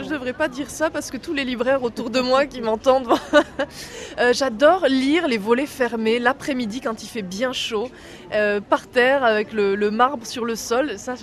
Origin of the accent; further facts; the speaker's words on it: Nouvelle-Aquitaine, France; en allant chez moi au Pays Basque, je redécouvre toujours ma bibliothèque d'enfant